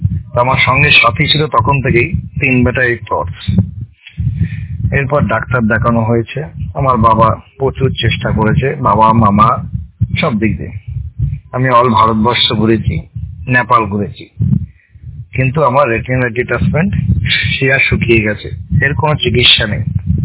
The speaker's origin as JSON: {"language": "Bangla", "town": "Chandpara", "region": "West Bengal", "country": "India", "said": "আমার বাড়ি উত্তর চশমা জেলায় গাইঘাটা থানার অন্তর্গত গঙ্গা সাব ডিভিশন চাঁদপাড়া ঢাকুরিয়া গ্রামে। আমি একজন দৃষ্টিহীন প্রতিবন্ধী। আমার জন্ম 28 সেপ্টেম্বর 1973।"}